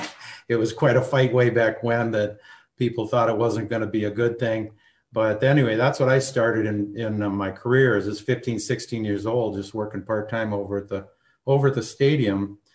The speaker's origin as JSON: {"language": "English", "town": "Bloomington", "region": "Minnesota", "country": "United States", "tie": "born or raised there", "said": "I grew up in Bloomington, Minnesota here. I'm 63 years old."}